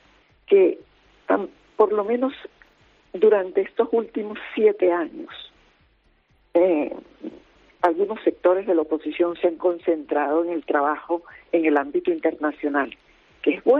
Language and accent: Spanish; Venezuela; Somos los venezolanos desde Venezuela